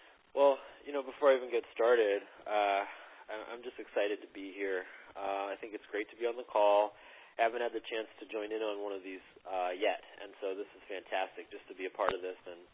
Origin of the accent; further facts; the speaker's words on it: Connecticut, United States; also born or lived in Costa Rica; I was born in Costa Rica. I was adopted as a baby, and so I grew up in Connecticut, about an hour north of New York City in the United States.